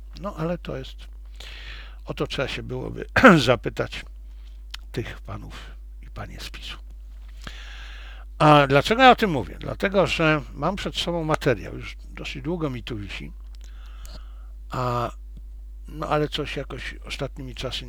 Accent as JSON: {"language": "Polish", "town": "Zabrze", "region": "Silesian Voivodeship", "country": "Poland", "tie": "born or raised there", "said": "ja się urodziłem na Śląsku, w Zabrzu, miejscu, gdzie w Zabrzu wtedy było 7 kopalń, w samym Zabrzu było 7 kopalń. Ja się urodziłem na węglu"}